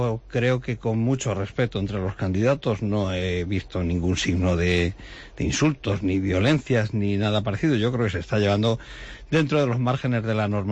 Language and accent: Spanish; Talavera de la Reina, Castilla-La Mancha, Spain; Yo por ilusión, por cariño a mi tierra, por supuesto tengo la misma o más que hace 25 años. Lógicamente tengo otra experiencia distinta. Talavera también es diferente